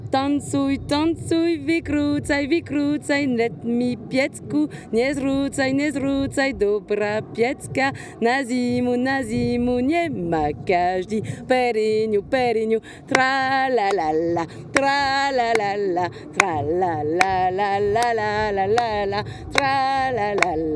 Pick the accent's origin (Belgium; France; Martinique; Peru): Belgium; now in Switzerland; je viens de Belgique, là on est en Suisse au Paléo